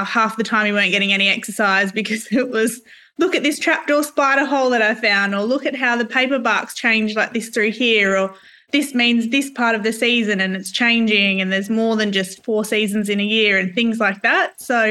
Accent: Western Australia, Australia; I grew up in the Wheat Belt region of Western Australia

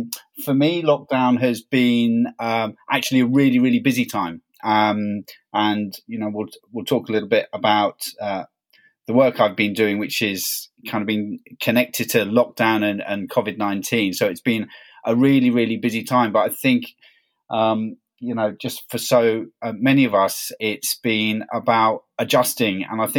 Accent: London, United Kingdom; Well, I was born and bred in London, in Notting Hill.

